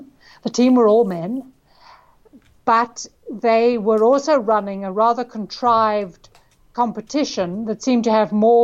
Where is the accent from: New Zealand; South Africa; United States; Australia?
South Africa; Johannesburg, Gauteng; So I'm South African. I grew up in Johannesburg, which is a big city on a huge flat grass plain. And my family was very suburban.